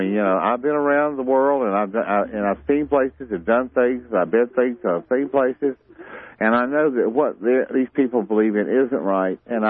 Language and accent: English; South Carolina, United States; Oh, I'm from South Carolina. I know these people. I see them.